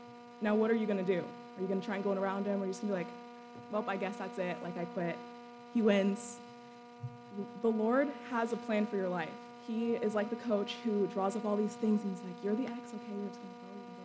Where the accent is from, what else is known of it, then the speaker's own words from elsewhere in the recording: Las Vegas, Nevada, United States; So as Dr. Pack said … I'm from Las Vegas.